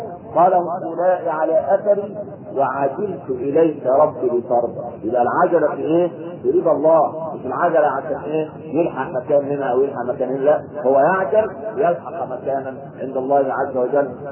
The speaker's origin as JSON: {"language": "Arabic", "country": "Egypt", "said": "تعال طور كده علينا كمصريين"}